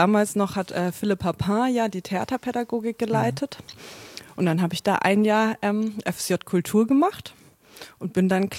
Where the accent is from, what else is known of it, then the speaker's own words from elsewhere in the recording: North Rhine-Westphalia, Germany; also born or lived in Nuremberg; also ich bin in Nürnberg geboren, also Mittelfranken. Und dann bin ich aber oft umgezogen. Also ich habe in NRW sprechen gelernt, deswegen hört man mir das nicht so richtig an mit dem Süddeutsch.